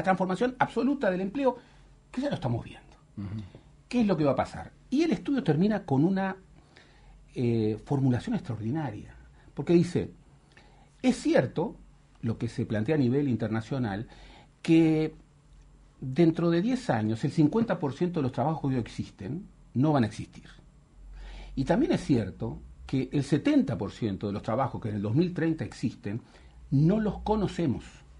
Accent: Israel; Para darte un ejemplo, Israel, vengo de Israel, invierte 4.5% de su producto, que es inmenso.

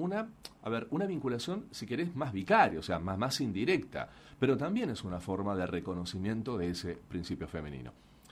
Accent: Uruguay; como uruguayos, tenemos también otra resonancia cultural con los colores celeste y blanco.

